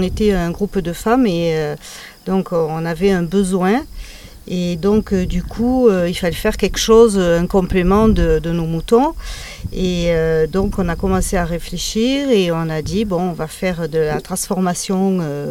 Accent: Occitanie, France; born there; Alors, je suis cossenarde. Donc, je suis née sur le Cosse Noir et donc j'habite sur le Cosse Méjean depuis pas loin de 40 ans.

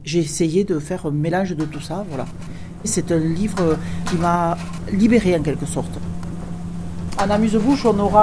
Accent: Belcastel, Occitanie, France; Je suis née à Belcastel, effectivement. C'est le berceau de ma famille. Nous sommes ici depuis plusieurs générations. Belcastel, c'est un joli village, mais je ne l'ai pas choisi. C'est lui qui m'a choisi, à quelque part, puisque j'y suis née. J'ai grandi.

